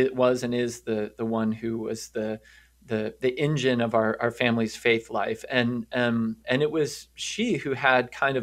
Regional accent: Plattsburgh, New York, United States; born there; Well, I was born in Plattsburgh, New York, way, way up in the North country, not too far from Canada

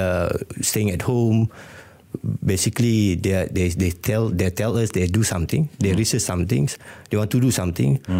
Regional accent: Klang Valley, Malaysia; I'm from Klang Valley.

